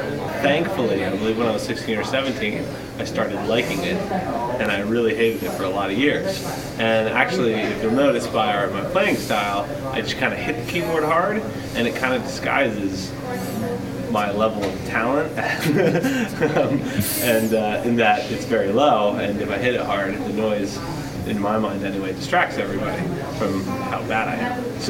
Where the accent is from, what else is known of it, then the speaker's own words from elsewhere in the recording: Connecticut, United States; I booked maybe 4 weeks of dates and just around kind of like the Northeast, because we're from Connecticut originally.